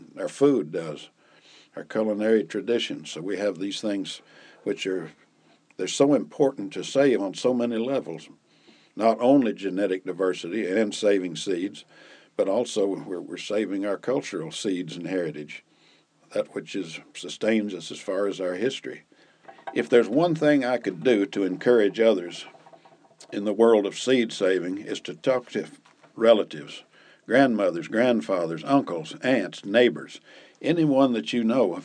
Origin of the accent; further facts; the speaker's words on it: Tennessee, United States; I was born in Tennessee and grew up there farming, and that's been a great, great part of my life.